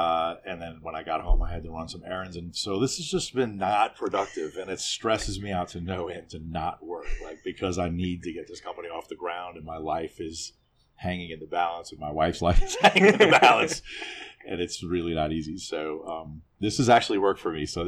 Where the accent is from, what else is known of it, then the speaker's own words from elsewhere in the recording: New Orleans, Louisiana, United States; So, you know, I'm from New Orleans. I'm born and raised on a steady diet of Tabasco.